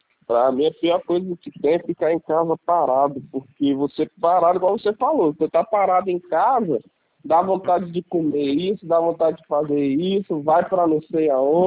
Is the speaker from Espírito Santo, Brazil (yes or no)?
yes; Espírito Santo, Brazil; Sou aqui do Espírito Santo.